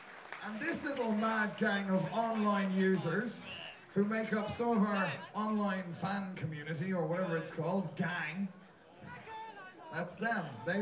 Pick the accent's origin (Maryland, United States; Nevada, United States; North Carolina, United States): Nevada, United States; Las Vegas; I am from Vegas, hey, how you doing?